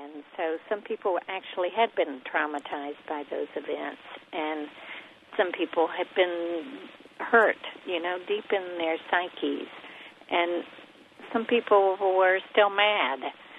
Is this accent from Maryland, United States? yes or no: no; Arkansas, United States; accent: hillbilly; It was never a genuine Southern accent. It was more of a hillbilly accent.